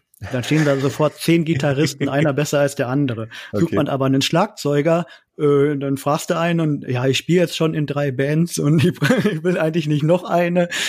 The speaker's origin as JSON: {"language": "German", "region": "North Rhine-Westphalia", "country": "Germany", "accent": "Westphalian", "said": "Ich bin Westfale."}